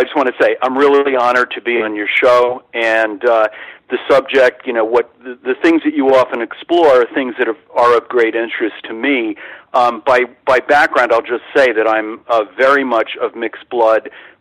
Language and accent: English; Brooklyn, New York, United States; growing up in Brooklyn, where I grew up in a neighborhood that was full of white Irish Catholics, and, you know, coming from a mixed racial background as I did